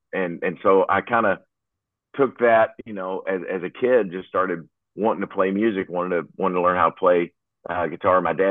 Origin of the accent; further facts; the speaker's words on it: Paducah, Kentucky, United States; Well, I grew up in Kentucky. Not too far from Memphis, Paducah, Kentucky, Western Kentucky.